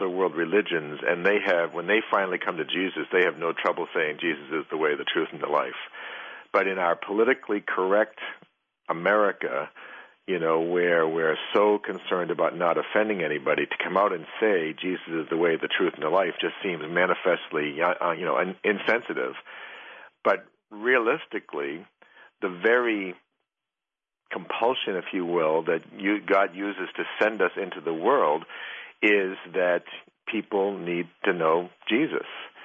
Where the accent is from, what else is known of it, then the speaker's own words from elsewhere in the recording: East Coast, United States; I'm from the East Coast. You know, you start talking that way in Boston, you know, people just think you're from a different century.